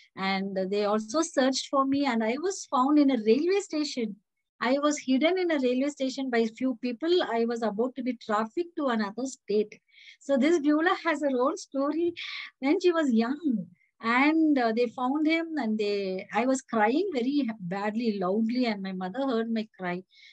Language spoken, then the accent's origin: English; Bengaluru, Karnataka, India; born there; I was born in Bangalore.